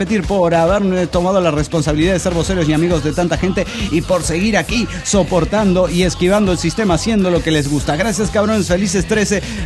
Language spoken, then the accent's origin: Spanish; León, Guanajuato, Mexico; de León, Guanajuato.